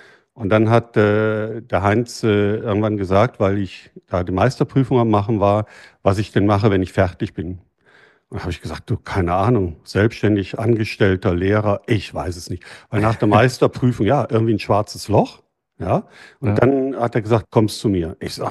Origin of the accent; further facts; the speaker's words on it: Leverkusen, North Rhine-Westphalia, Germany; born there; now in Fürth, Germany; ich habe in Leverkusen ich bin geboren in Leverkusen, habe dort